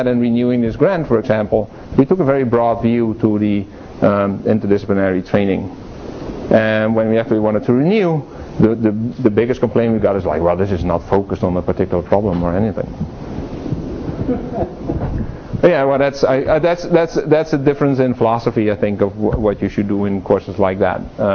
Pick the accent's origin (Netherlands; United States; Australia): Netherlands; but then I grew up in the Dutch system